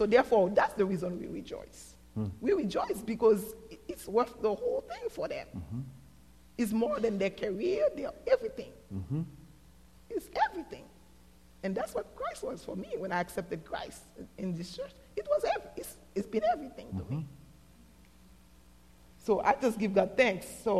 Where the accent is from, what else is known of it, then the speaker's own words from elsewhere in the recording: New York City, New York, United States; I came from New York City. I knew nobody in this area.